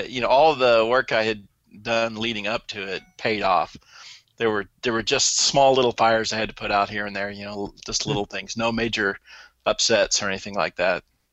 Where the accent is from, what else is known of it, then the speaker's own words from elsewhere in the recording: Texas, United States; also born or lived in New Mexico, United States; I grew up out in the West Texas, New Mexico, where you had to drive long distances for everything.